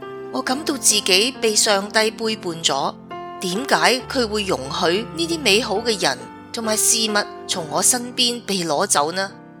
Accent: Ottawa, Ontario, Canada; also born or lived in Vancouver; 我出生于温哥华，在渥太华长大。

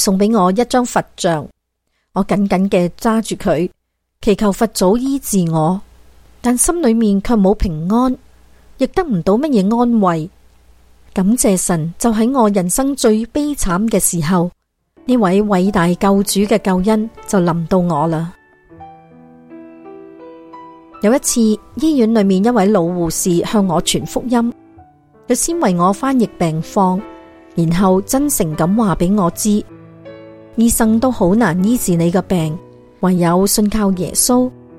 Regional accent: Fujian, China; moved away as an adult; now in Canada; 我来自中国福建省，2005年独自带着5岁的女儿在加拿大生活。

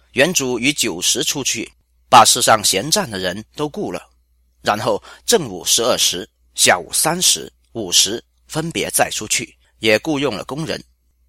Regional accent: Hong Kong; 我生于60年代的香港，是贫困的年代，但也是快乐进取的年代。

